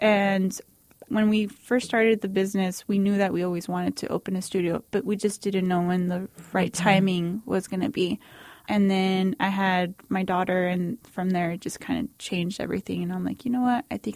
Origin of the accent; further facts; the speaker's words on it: El Paso, Texas, United States; I'm not from El Paso, but I am born and raised from here. When I was younger, everyone was like, well, I'm leaving El Paso.